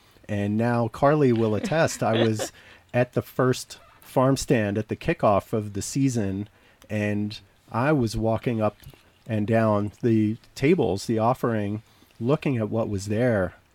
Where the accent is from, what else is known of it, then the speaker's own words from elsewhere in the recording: New York City, New York, United States; And I grew up in Manhattan, and I should specify that's New York City, not Manhattan, Kansas.